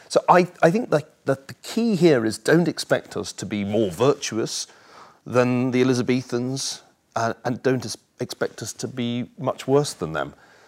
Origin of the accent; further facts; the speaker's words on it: Scotland, United Kingdom; in Scotland, and I remember one day I was ill and couldn't go to school.